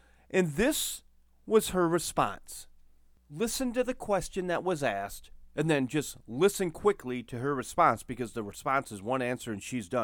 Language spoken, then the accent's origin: English; Michigan, United States; this bill was introduced by U.S. Representative Alyssa Slotkin, who is a Democrat from my home state